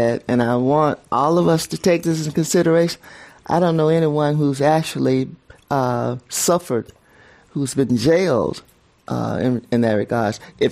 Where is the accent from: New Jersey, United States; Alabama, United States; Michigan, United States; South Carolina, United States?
Alabama, United States; Montgomery; I'll tell you a little bit about growing up in Montgomery